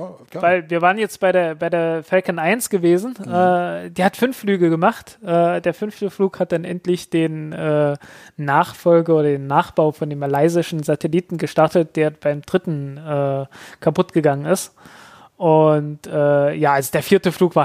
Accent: Germany; Die 90er Jahren waren für Leute, die in der DDR geboren wurden, also so, ich bin 83er Baujahr, also ich bin halt wirklich so aus dem Kindergarten gekommen, ich habe der erste Monat Schule war bei mir noch DDR.

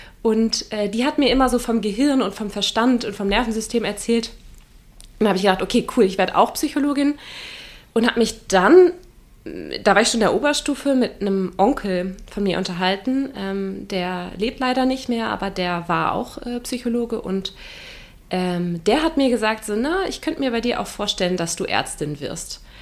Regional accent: Hamburg, Germany; born there; also born or lived in Bergisch Gladbach; Gebürtig komme ich aus Hamburg tatsächlich, also gar nicht aus der Region. Wir sind aber in meiner Kindheit ziemlich oft umgezogen aus Karrieregründen meiner Eltern. Abitur gemacht habe ich dann im Bergischen Land, in Bergisch Gladbach.

